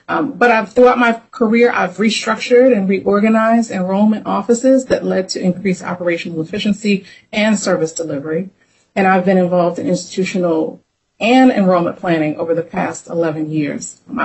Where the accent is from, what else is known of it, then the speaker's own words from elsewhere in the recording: Pennsylvania, United States; moved away as an adult; now in Washington, D.C., United States; Growing up in Pennsylvania, went to public high school, public university